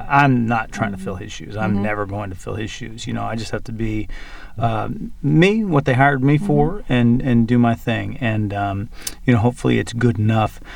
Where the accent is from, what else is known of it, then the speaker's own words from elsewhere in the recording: Milford, Pennsylvania, United States; Milford, Pennsylvania is home, which is, if you look at it on a map, everybody get out your maps, top northeast corner of Pennsylvania, New York, New Jersey, and Pennsylvania all meet in one little spot right there.